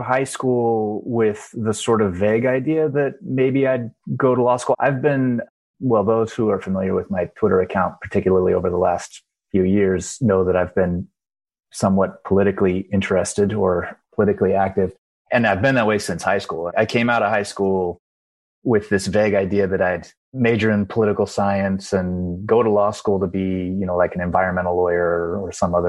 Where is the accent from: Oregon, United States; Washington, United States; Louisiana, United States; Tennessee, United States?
Oregon, United States; moved away as an adult; now in Texas, United States; I grew up in Oregon, came to Texas for law school at the University of Texas in Austin, and have been in Texas ever since.